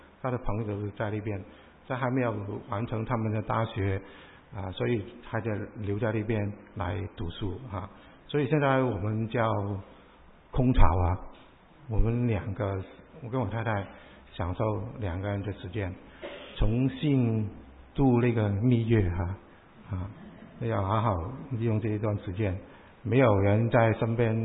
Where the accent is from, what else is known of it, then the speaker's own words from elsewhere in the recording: Hong Kong; now in Australia; 我是从香港来的，我1978年来到澳大利亚，那个时候还没有信耶稣。